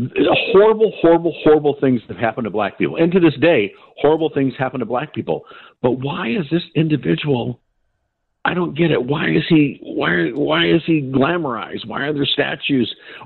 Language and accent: English; Midwest, United States; I don't know white people that use that word. And I grew up in the Midwest.